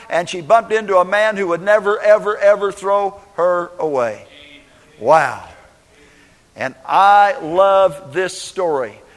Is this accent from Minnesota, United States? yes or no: yes; Minneapolis, Minnesota, United States; I remember growing up in Minneapolis, Minnesota, and we had mixed race people that weren't very well liked